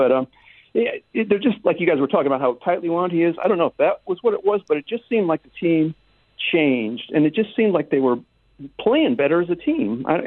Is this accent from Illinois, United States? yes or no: yes; Chicago, Illinois, United States; Yeah, I've lived here for about 18 years, but I'm from Chicago, so I've seen my share of bad quarterbacks.